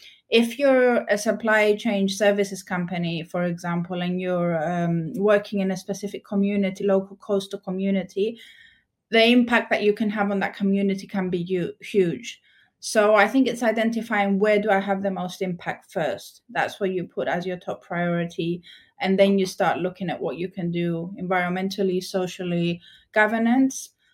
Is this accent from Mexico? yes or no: no; Cyprus; and I'm from Cyprus originally.